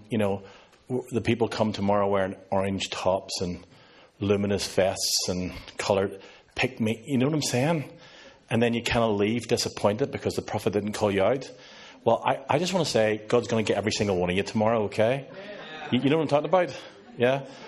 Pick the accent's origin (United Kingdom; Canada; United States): United Kingdom; Belfast, Northern Ireland; As I said, I'm from Northern Ireland, from Belfast, about 20 minutes north of Belfast.